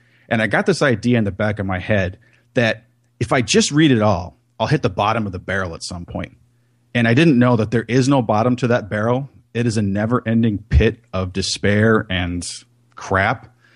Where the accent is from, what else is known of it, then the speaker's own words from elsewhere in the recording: California, United States; I didn't like Provo at all either. I was from California. My wife is too, so we jetted back to LA as soon as we finished.